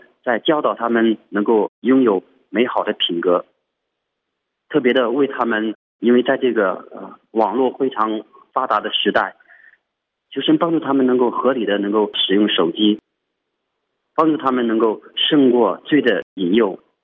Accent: Anhui, China; 我是安徽的

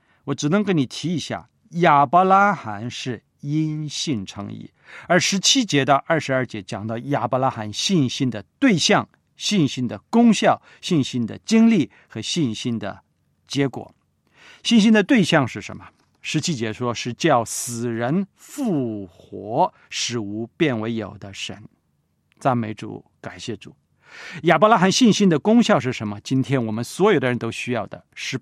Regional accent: China; 包括日本人、美国人、墨西哥人，还有我们中国人，对不对？

